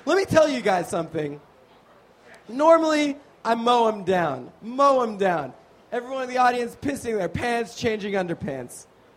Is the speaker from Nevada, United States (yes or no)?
yes; Nevada, United States; I don't even have a New York accent. I don't know why I've been doing it this whole show. I'm from Nevada.